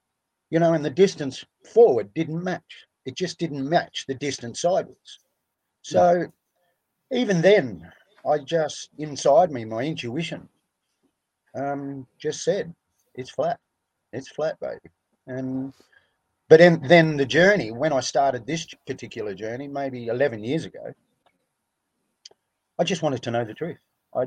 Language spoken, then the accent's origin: English; Western Australia, Australia; I was 17, and I was sitting on the ocean where I grew up in Western Australia, beach kid